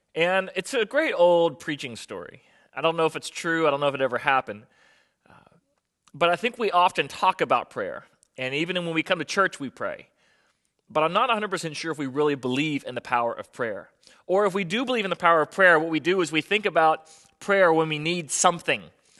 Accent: Florida, United States; also born or lived in Virginia Beach / Birmingham; now in Norfolk, United States; I was born here in Virginia Beach, grew up in South Florida, which is why this whole snow thing is still foreign to me.

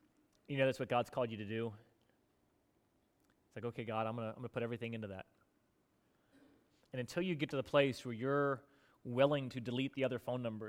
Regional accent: Florida, United States; also born or lived in Hampton Roads; And I was born here in the Hampton Roads area, but then I grew up in South Florida after my dad got out of the Navy.

